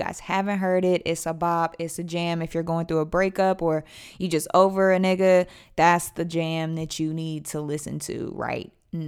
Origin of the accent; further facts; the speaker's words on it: California, United States; because she is from the Bay, I'm from the Bay, so I always get the vibe, catch the vibe.